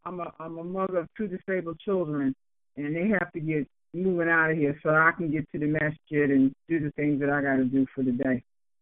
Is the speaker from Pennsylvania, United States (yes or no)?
yes; Philadelphia, Pennsylvania, United States; So I grew up in this culture. I grew up in Philadelphia. There's been a lot of changes in this city.